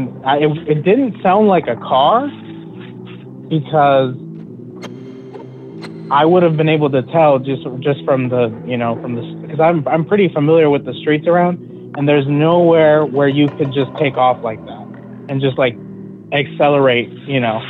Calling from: Seattle, Washington, United States; from Seattle again.

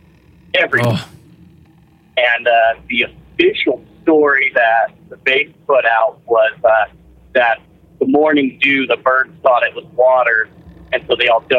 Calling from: Las Vegas, Nevada, United States; I'm calling from Las Vegas, heading down to California currently.

